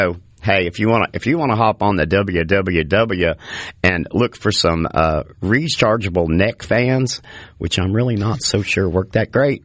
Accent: the Ozarks, United States; where I grew up in the Ozark Mountains, which Lance loves to play with, tomatoes were the thing.

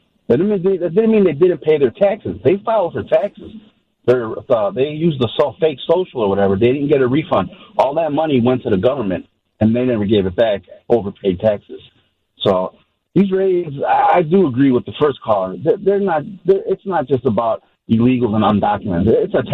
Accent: Cicero, Illinois, United States; When I was growing up in Cicero in the 80s, all my friends, real good friends, were Polish descent, and all of them were undocumented.

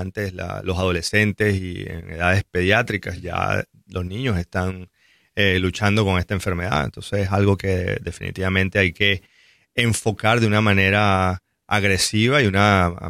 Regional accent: Venezuela; moved away as an adult; now in United States; Soy de Venezuela. Uh-huh. Hice mi entrenamiento en cirugía allá. Emigré a Estados Unidos hace aproximadamente 15 años

